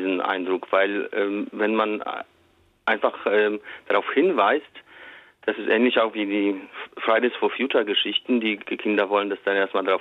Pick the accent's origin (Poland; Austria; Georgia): Poland; moved away as an adult; now in Germany; Ich komme aus Polen ursprünglich, habe ja auch dort Abi gemacht